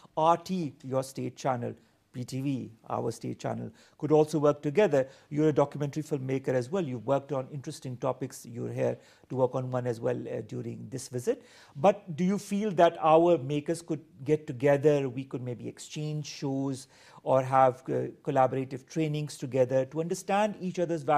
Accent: Pakistan; English is a second language; because to me, being a Pakistani, the Russian language seems a very difficult language.

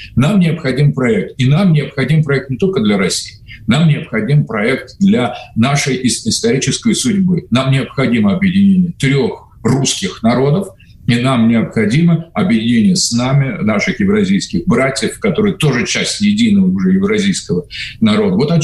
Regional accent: Ukraine; мне больно, не потому что я украинец на самом деле

